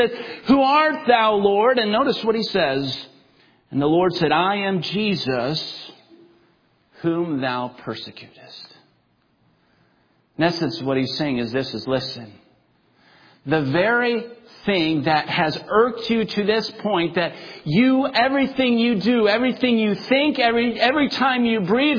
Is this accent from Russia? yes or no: yes; Russia; One of the things I learned as a kid growing up in Russia, especially driving in the roads that we've had to drive